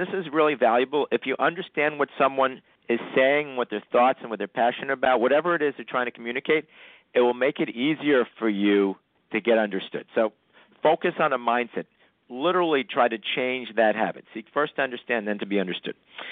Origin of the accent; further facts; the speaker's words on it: New York, United States; now in New Jersey, United States; I'm from New York, and I live in New Jersey right now. And everybody in New York and New Jersey were fast talkers.